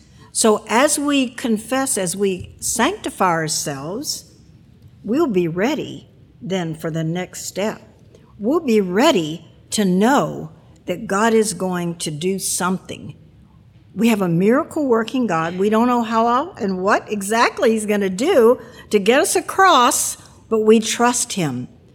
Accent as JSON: {"language": "English", "region": "Florida", "country": "United States", "tie": "born or raised there", "said": "When I was a kid growing up in Florida, we used to go swimming a lot in lakes."}